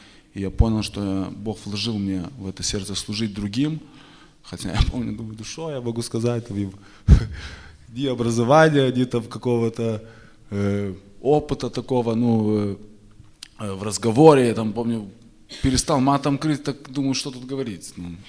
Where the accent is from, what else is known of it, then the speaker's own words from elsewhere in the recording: Vilnius, Vilnius County, Lithuania; я сам с Вильнюса, я рос в Вильнюсе